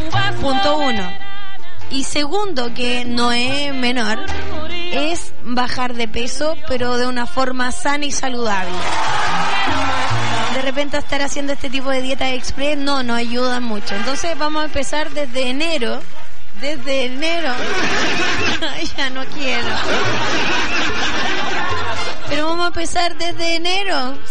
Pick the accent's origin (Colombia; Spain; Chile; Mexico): Chile; nosotros como buenos chilenos que somos y bien copuchentos